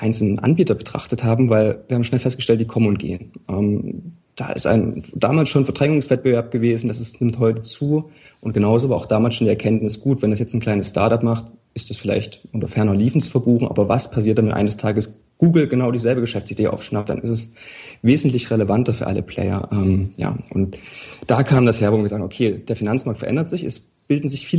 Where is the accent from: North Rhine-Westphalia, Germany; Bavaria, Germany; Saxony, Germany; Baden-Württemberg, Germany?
Saxony, Germany; Leipzig; born there; also born or lived in Switzerland; Ich bin 30 Jahre alt. Wie mein Nachname auch suggeriert, ich komme aus Leipzig. Bin gebürtiger Leipziger, habe zwischendurch mal einige Zeit im Ausland gelebt, habe während meiner Doktorandenzeit viel Zeit in der Schweiz verbracht.